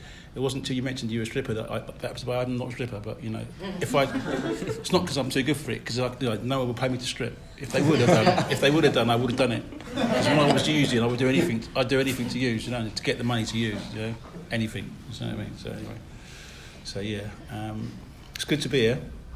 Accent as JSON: {"language": "English", "town": "Harrow", "region": "London", "country": "United Kingdom", "tie": "born or raised there", "said": "I was born in Park Lane. I live in West London, basically, but, you know, I lived in Maydeville for the first few years of my life, and I moved to Harrow."}